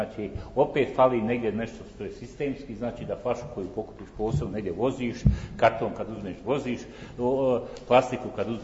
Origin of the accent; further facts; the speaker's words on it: Bosnia & Herzegovina; samo kod nas u Bosni, jer mi ne znamo šta je smeće